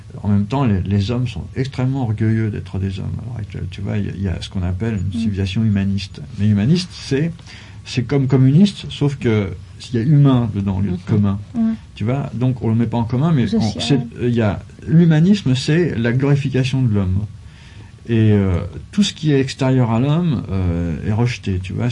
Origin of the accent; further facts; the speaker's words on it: France; j'utilise la langue française et j'ai une culture française, je suis français.